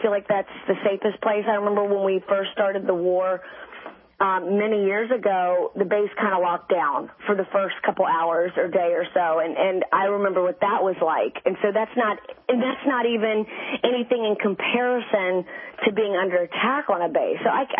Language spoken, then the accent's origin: English; Southern US, United States; I'm from the South, so as much sugar and sweetness that I can put in.